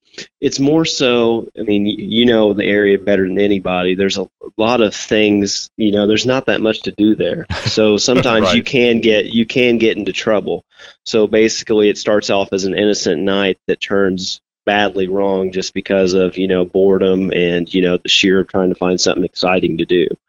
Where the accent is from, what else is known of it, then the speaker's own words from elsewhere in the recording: Sumner, Michigan, United States; you're originally from Hudsonville and I'm from Sumner, which is like probably about 30 minutes apart from each other.